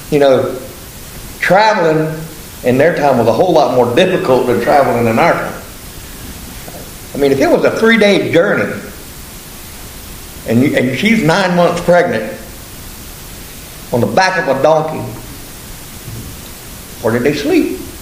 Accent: Orlando, Florida, United States; born there; So if that happened today, I was born in Orlando, Florida. I'd have to go to Orlando.

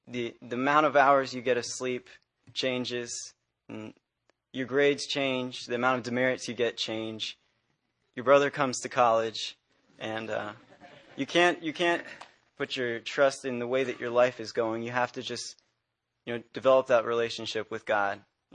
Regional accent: Ashburn, Virginia, United States; I'm a sophomore pastoral major, and I'm from Ashburn, Virginia.

